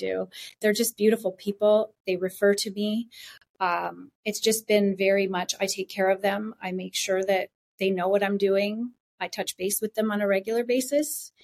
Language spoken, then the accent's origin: English; Riverside, California, United States; I grew up in Riverside, and I just love it there. So I come from a big family.